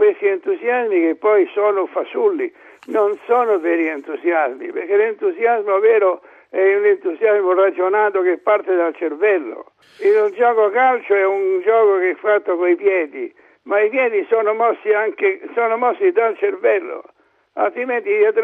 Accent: Rome, Lazio, Italy; io sono romano

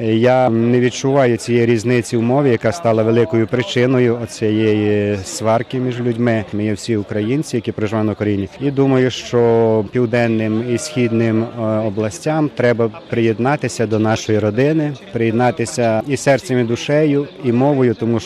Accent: Ivano-Frankivsk Oblast, Ukraine; now in Italy; Ми з Івано-Франківщини, Коломийського району.

